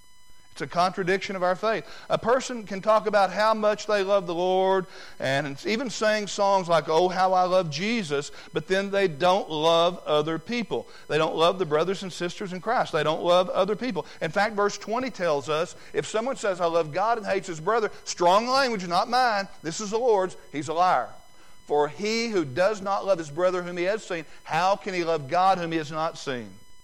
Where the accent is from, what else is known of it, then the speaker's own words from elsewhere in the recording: Salem, Arkansas, United States; I grew up in Salem, Arkansas in the 60s and in the 70s.